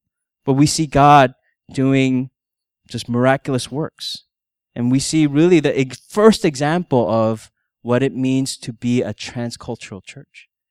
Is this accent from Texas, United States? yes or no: yes; Texas, United States; You come from Minnesota, I come from Texas, that's great.